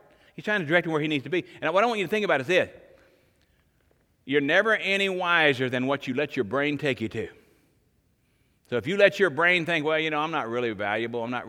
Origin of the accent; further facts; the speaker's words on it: Paris, Arkansas, United States; born there; born in the same town I was born in Paris, Arkansas.